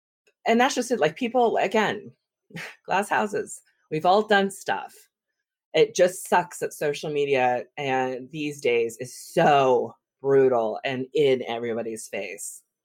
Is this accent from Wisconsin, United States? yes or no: no; California, United States; okay, so I grew up in the Bay Area, and you had Mark McGwire and Jose Canseco.